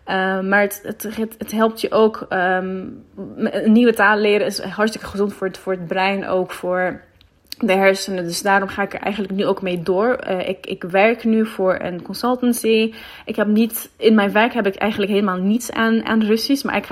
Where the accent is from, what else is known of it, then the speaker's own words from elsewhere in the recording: Rotterdam, South Holland, Netherlands; now in Paris, France; Ik kom uit Rotterdam, maar ik woon voor een tijdje in Parijs. Ik heb 5 jaar lang Russisch op de middelbare school gedaan.